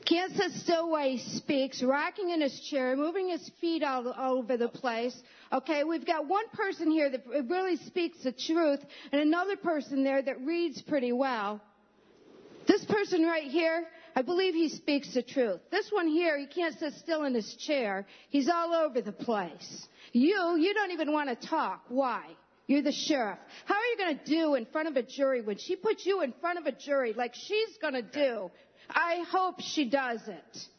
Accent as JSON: {"language": "English", "town": "Groton", "region": "New York", "country": "United States", "said": "from Groton, New York, and Miss is a lot easier on you guys than I am."}